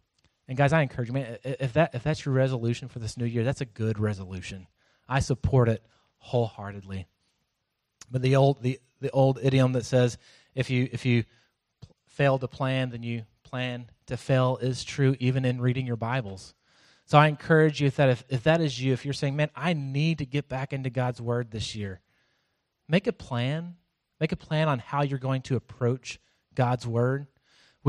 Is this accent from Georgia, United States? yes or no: no; Florence, Texas, United States; I grew up in Florence. My parents had 30 acres on top of this plateau, and at nighttime, you could look north towards Killeen